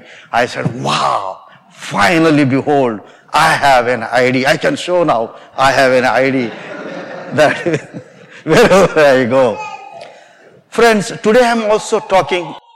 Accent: India; now in United States; The upper portion gives my name, passport number, I'm Indian citizen, and I'm employed by Diocese of Wheeling, Charleston, and all that.

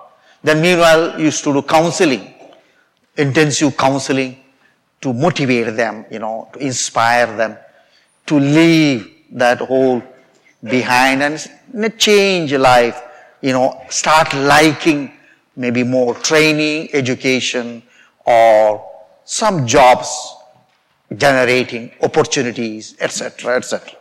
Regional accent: India; You know, I come from India.

